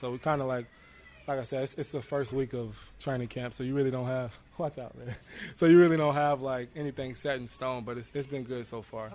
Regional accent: Tampa, Florida, United States; Tampa, Florida.

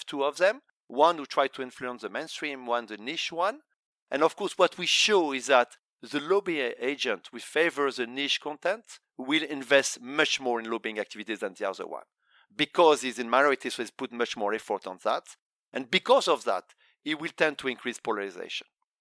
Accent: Sweden; I'm originally from Sweden

